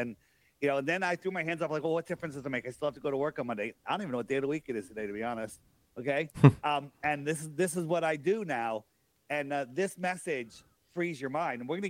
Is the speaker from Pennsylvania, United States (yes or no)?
no; Connecticut, United States; born there; I was born in Connecticut. I still live in Connecticut.